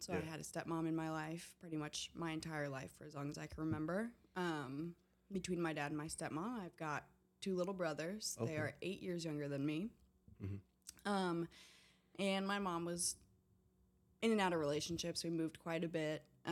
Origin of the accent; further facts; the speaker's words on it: Fort Wayne, Indiana, United States; Fort Wayne, Indiana.